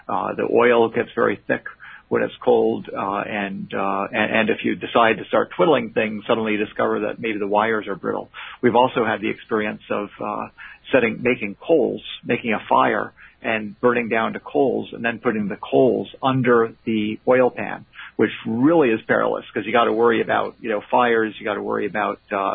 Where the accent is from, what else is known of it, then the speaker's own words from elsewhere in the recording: Port Washington, New York, United States; moved away; also born or lived in Montreal, Canada; I was born in Montreal and was there until I was about eight, and then moved with my family from Montreal when I was just 8 years old, from Montreal to Port Washington on Long Island, and was there until I went off to college after high school.